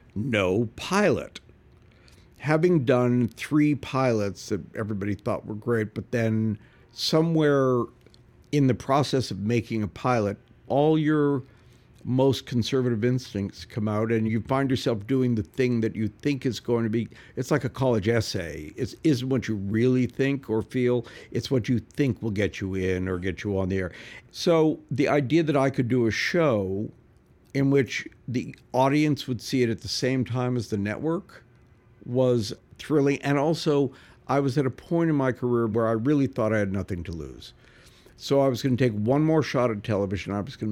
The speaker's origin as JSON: {"language": "English", "country": "Canada", "said": "I just assumed, being Canadian, that I was just supposed to do the right thing"}